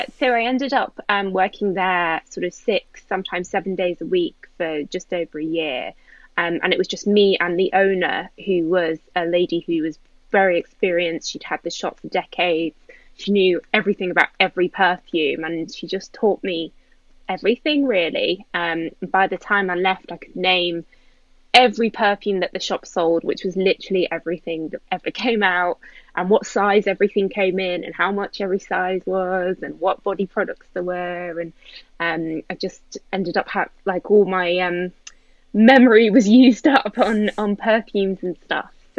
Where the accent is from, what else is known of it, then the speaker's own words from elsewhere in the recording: North West England, United Kingdom; moved away as an adult; now in London, United Kingdom; so I'm originally from Northern England, Lancashire, small town up there. Left when I was 18, and I now live in London. I've been here sort of about 9 years. I live in South London